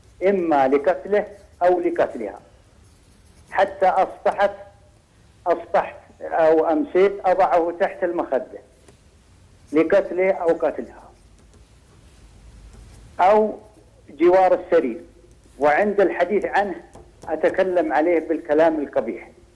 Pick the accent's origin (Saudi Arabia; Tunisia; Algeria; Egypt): Saudi Arabia; Abha, Asir; من السعودية من أبها